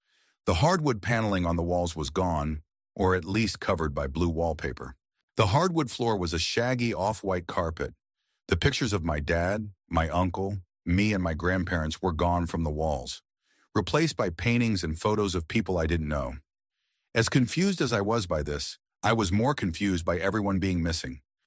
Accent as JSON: {"language": "English", "town": "San Diego", "region": "California", "country": "United States", "tie": "born or raised there", "said": "I was born in San Diego and lived in a poorer suburb of San Diego as a child."}